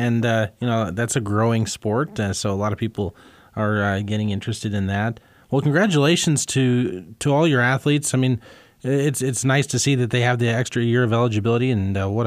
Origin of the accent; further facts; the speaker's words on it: Missouri, United States; I'm from Missouri and spent a lot of time down in that part of the country.